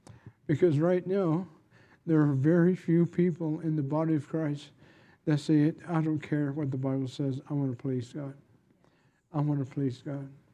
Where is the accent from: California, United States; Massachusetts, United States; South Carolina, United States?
California, United States; We're from California. All we eat is fish tacos and carnitas.